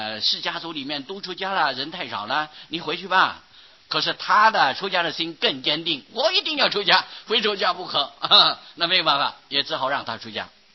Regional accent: Taiwan; 有像我们台湾人从前取名字阿高阿猫

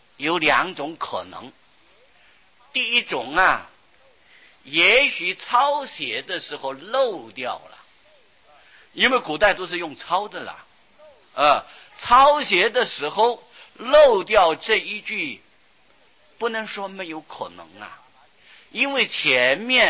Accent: China; 而且我们中国人喜欢简略呀

